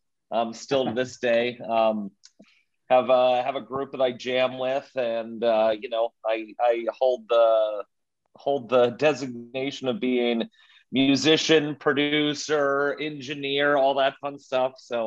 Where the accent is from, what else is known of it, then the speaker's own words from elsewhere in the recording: Iowa, United States; So I grew up in Iowa.